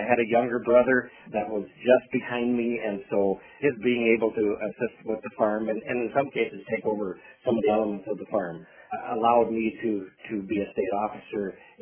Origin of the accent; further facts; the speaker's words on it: Vermillion, South Dakota, United States; I am from Vermilion, South Dakota, and currently serve as the Executive Director for the South Dakota Soybean Checkoff